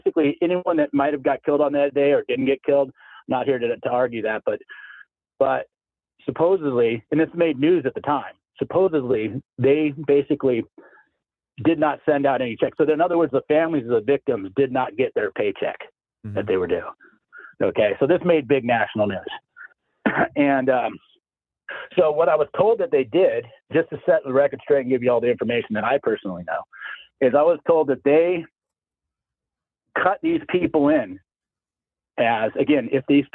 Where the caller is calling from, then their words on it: Idaho, United States; Yeah, it's … from Idaho.